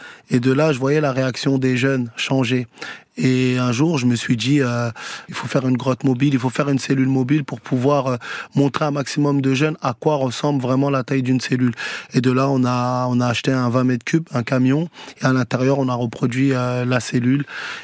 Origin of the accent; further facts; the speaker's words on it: Garges-lès-Gonesse, Île-de-France, France; C'était dans ma ville où j'ai grandi, à Garges-lès-Gonesse.